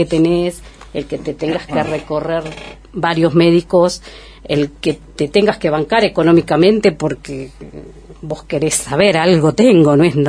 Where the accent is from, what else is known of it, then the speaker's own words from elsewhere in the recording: Esquel, Chubut, Argentina; Nací acá en Esquel, criada, y lo vuelvo a elegir y me quedé en Esquel. No me iría de Esquel.